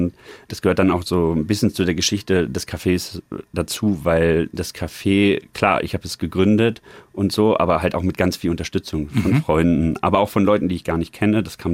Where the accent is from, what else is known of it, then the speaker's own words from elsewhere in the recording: Lower Saxony, Germany; Meine familiären Wurzeln, da wo ich auch die ersten 20 Jahre meines Lebens aufgewachsen bin, liegen in Niedersachsen. Ein bisschen im Nichts für einen jungen oder für junge Leute. Deswegen beschreibe ich es immer, es liegt zwischen Göttingen und Hannover.